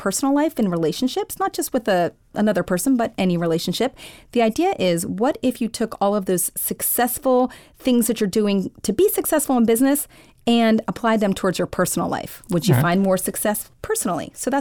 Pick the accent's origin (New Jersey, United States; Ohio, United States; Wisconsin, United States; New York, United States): New Jersey, United States; Washington; I was raised in Washington, New Jersey. I spent a decade in Washington, D.C.